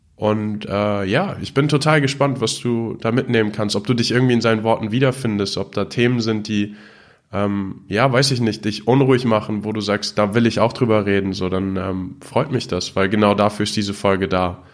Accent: Germany; ich bin auch in Deutschland aufgewachsen.

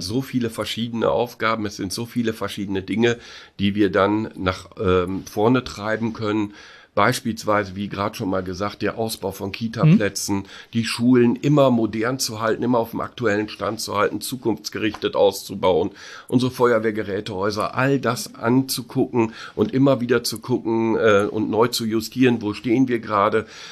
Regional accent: North Rhine-Westphalia, Germany; Ich bin Westfale, ich bin Münsterländer.

